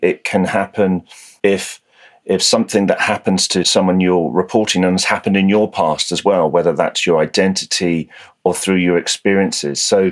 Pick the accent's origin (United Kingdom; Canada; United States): United Kingdom; I'm British